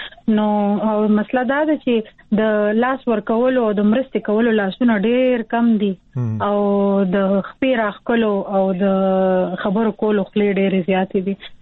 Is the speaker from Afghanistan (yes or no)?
no; Peshawar, Khyber Pakhtunkhwa, Pakistan; زه په پیښور کې پیدا شوی یم او په پیښور کې لوی شوی یم او په پیښور کې مې سبق ویلی دی او ما ګریجویشن د پېښور نه کړی دی.